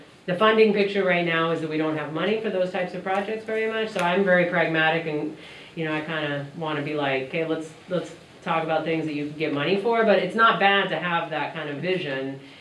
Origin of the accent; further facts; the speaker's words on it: Oregon, United States; also born or lived in Denver; I lived in Denver for some years, I'm from Oregon though, don't worry.